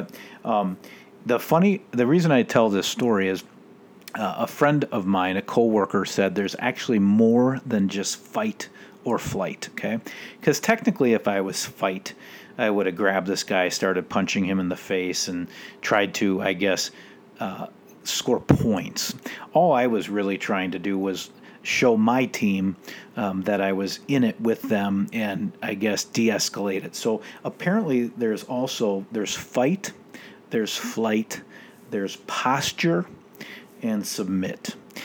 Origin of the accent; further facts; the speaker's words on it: Edina, Minnesota, United States; I'm from Edina, so I when I get in a fight, it's more like dad wrestling.